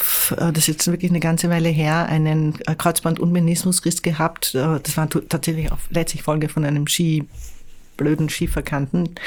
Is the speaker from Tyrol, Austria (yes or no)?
no; Vienna, Austria; ich komme aus Wien und ich liebe Wien. Und wenn es nur ums Leben ginge, würde ich in Wien leben.